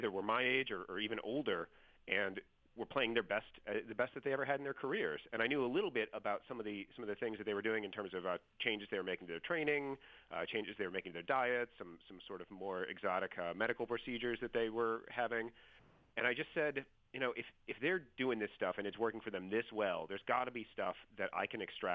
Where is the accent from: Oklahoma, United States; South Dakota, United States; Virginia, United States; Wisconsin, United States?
Wisconsin, United States; Milwaukee; but I'm someone who grew up, and I grew up in Milwaukee. I had a sort of played all the normal sports as a kid